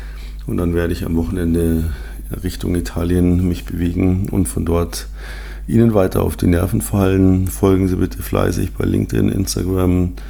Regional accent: Munich, Bavaria, Germany; Ich bin ja in München aufgewachsen.

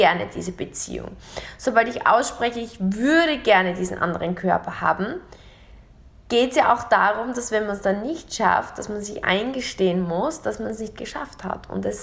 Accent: Dubai, United Arab Emirates; Denn ich bin gerade kürzlich aus Österreich und Deutschland zurückgekehrt, zurück nach Dubai, in meine Heimat.

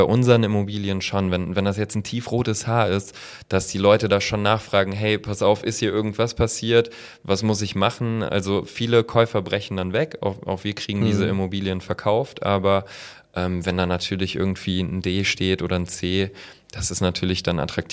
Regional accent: Trier, Rhineland-Palatinate, Germany; born there; now in Bremen, Germany; Ich selber komme gebürtig aus Trier.

